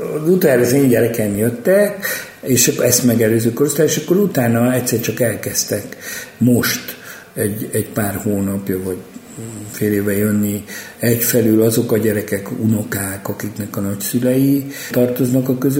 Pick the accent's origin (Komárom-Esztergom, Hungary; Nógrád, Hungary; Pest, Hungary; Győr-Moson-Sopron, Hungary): Nógrád, Hungary; Salgótarján; ahol én felnőttem, Salgótarjánban nem volt rabbi, de még kántor sem